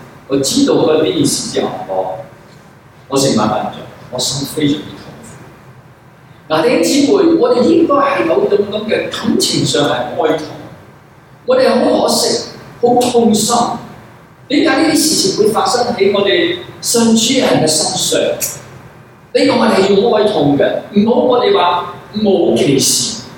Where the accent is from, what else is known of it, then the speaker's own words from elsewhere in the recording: Guangdong, China; 我哋廣東人成日講話